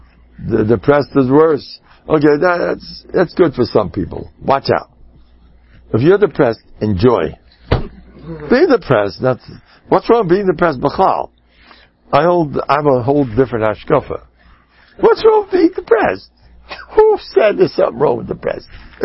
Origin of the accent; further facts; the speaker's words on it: United States; He's English. I'm American.